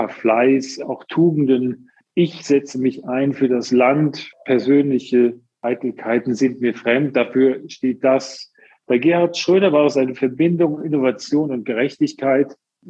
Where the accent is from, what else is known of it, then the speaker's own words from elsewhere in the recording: Bonn, North Rhine-Westphalia, Germany; born there; Ja, ich bin auch Rheinländer. Ich bin geboren in Bonn und war zuletzt viel in Köln auch.